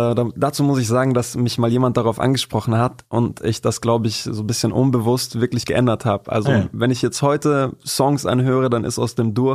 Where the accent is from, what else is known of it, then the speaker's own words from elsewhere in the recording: Munich, Bavaria, Germany; Also ich bin schon im Zentrum von München aufgewachsen, mhm. quasi in, ich glaube sogar einem der wenigen, ich glaube es gibt 2, 3 Plattenbauten so in München quasi.